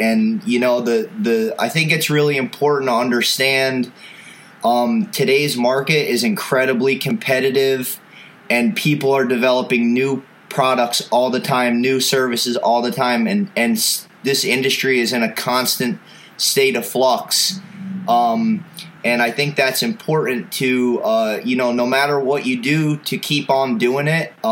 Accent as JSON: {"language": "English", "region": "Pennsylvania", "country": "United States", "said": "I am a arborist from Pennsylvania. I have a small little outfit here"}